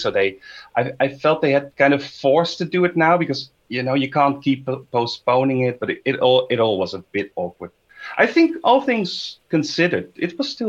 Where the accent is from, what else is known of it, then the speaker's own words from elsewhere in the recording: Netherlands; I'm from the Netherlands, as you've heard probably already.